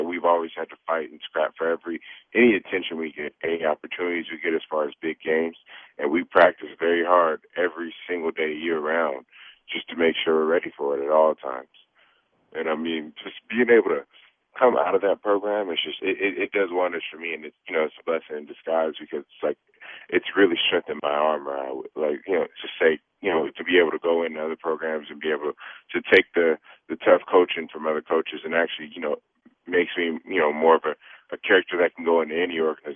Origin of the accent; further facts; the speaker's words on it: Los Angeles, California, United States; Man, I grew up in Los Angeles, so once I was born, the Raiders were gone. We didn't really have a football team out there